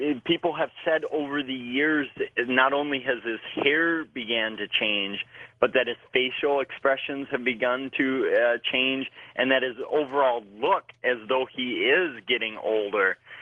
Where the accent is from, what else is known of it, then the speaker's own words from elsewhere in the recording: Wisconsin, United States; I do, and it's in my home state of Wisconsin, and it's up in a small northern Wisconsin town